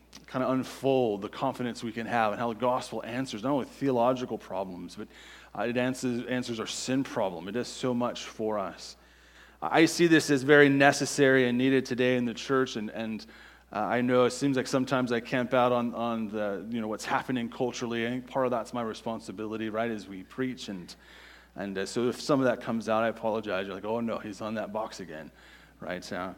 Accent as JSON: {"language": "English", "country": "United States", "said": "I know, because I'm an American and I'm human, right?"}